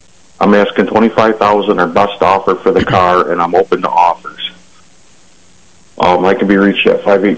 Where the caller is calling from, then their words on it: Weathersfield, United States; Weathersfield.